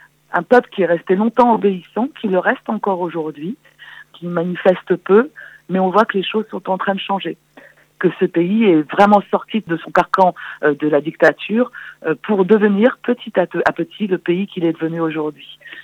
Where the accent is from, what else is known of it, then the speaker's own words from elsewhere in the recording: France; même si je suis d'une mère française et que j'ai grandi en France